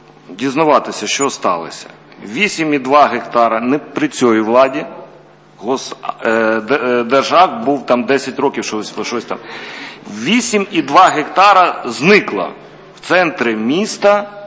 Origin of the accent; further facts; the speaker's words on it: Odesa, Odesa Oblast, Ukraine; я з Одеси